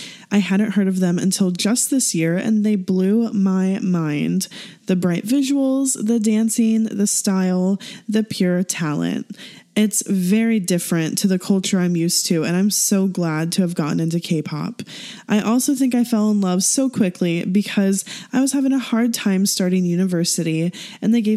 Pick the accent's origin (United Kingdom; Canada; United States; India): Canada; from Canada